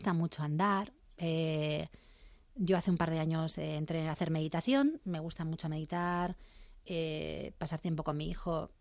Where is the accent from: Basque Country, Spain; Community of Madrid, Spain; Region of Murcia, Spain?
Community of Madrid, Spain; Madrid; Yo de Madrid. Mi familia es de Jaén, pero yo soy de Madrid.